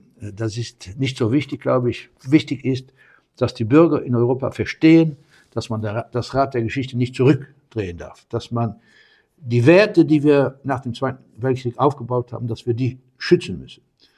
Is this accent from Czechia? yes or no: no; Luxembourg; Also man soll das nicht überbewerten, wirklich nicht, als Luxemburger zwischen den 2.